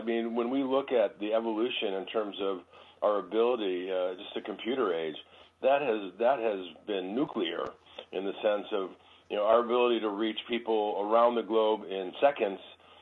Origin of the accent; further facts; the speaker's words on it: Detroit, Michigan, United States; I went into med school in 1968 in Ann Arbor, Michigan. I grew up in Detroit